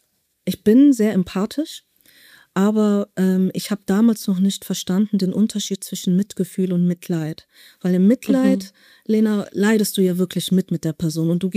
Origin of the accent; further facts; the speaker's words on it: Germany; meine Familie stammt aus Marokko. Ich bin aber in Deutschland geboren und aufgewachsen